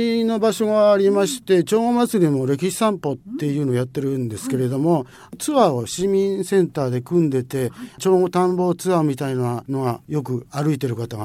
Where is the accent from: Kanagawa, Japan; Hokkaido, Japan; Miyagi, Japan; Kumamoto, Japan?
Kanagawa, Japan; Chogo; 私が生まれ育った長後もその中で北の外れではありますが、とても魅力がいっぱい詰まった町です。